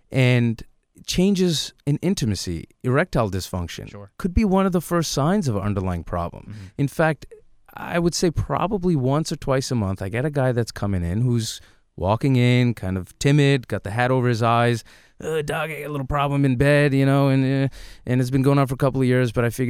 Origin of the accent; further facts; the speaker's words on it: New York, United States; I am a local product. I grew up in Rockland County. I went to school at New Paltz in Ulster County